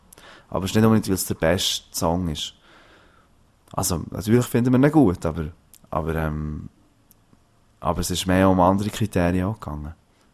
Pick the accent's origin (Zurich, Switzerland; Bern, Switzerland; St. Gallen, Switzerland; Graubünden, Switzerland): Bern, Switzerland; Frutigen; Ich komme ja ursprünglich aus Frutigen. Und der Dialekt aus Frutigen ist so ein bisschen gefährdet, weil es halt immer weniger Leute gibt, die das noch reden.